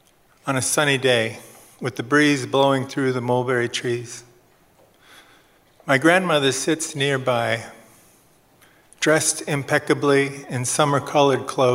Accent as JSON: {"language": "English", "region": "Midwest", "country": "United States", "tie": "born or raised there", "said": "Me, a half-Asian boy growing up in the Midwest."}